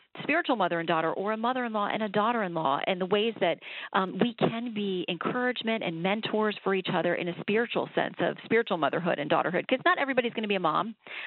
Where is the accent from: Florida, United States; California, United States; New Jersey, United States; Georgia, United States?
Florida, United States; Sanford; I will. I'm born and raised in Sanford, so.